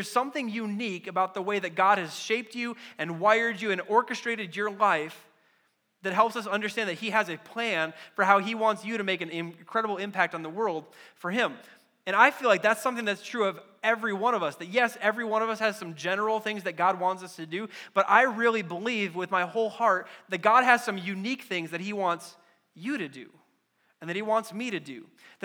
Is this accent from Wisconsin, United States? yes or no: yes; Wisconsin, United States; when I was growing up in Wisconsin, and I got, you know, cheering on the Packers, and then I got called to New Mexico